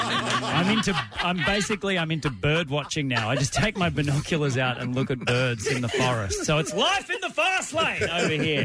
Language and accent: English; Melbourne, Victoria, Australia; I'm from Melbourne.